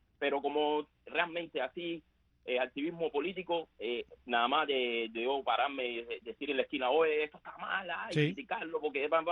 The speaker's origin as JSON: {"language": "Spanish", "country": "Cuba", "said": "Realmente en Cuba, cuando yo vivo en Cuba, como todos cubanos estamos inconformes"}